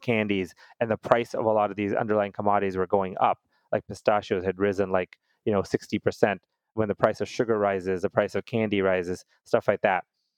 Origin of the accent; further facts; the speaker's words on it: United States; born there; I came from India originally. My parents I was born in the United States, but they're from India.